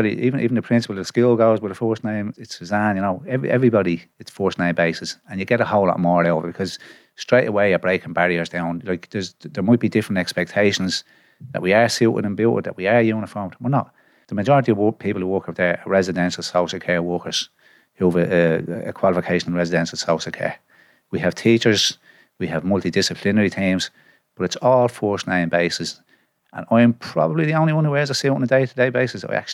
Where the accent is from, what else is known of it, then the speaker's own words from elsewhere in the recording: East Wall, Leinster, Ireland; So I'm from East Wall, Callan Road, East Wall, or whatever. Man, four sisters. I was the eldest of the kids